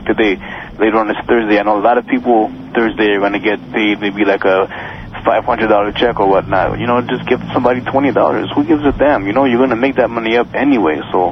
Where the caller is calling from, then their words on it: Montreal, Quebec, Canada; I'm calling from Montreal.